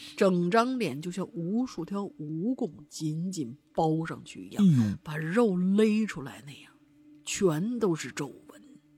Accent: Hubei, China; 我们湖北老家的屋子呢是木头的。

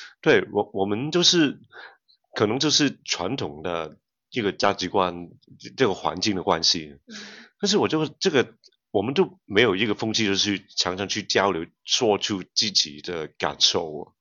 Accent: Hong Kong; 其实我在香港长大

